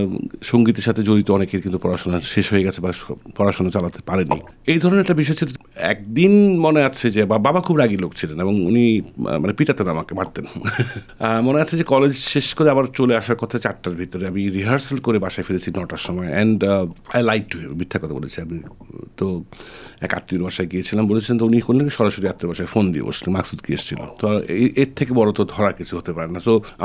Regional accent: Narayanganj, Dhaka Division, Bangladesh; born there; আমার জন্ম নারায়ণগঞ্জে, এবং সেখানে আমার হাতে খড়ি ছিল নারায়ণগঞ্জ ইংলিশ প্রিপারেটরি স্কুলে।

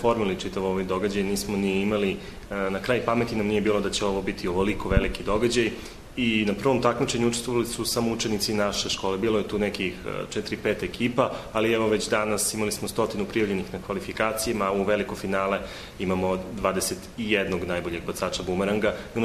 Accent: Serbia; mi kao Srbi volimo da eksperimentišemo

